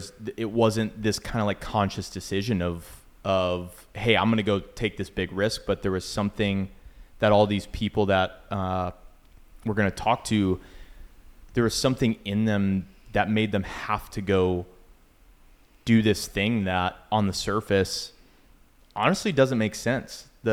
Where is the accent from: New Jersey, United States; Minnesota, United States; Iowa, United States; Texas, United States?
Minnesota, United States; Minneapolis; When I grew up in Minneapolis, Minnesota, or the suburbs of Minneapolis.